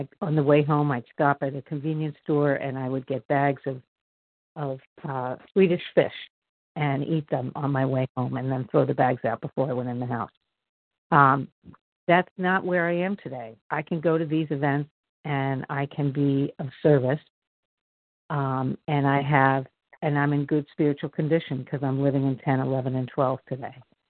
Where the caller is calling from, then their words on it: Pennsylvania, United States; a recovered compulsive overeater from outside of Philadelphia, Pennsylvania.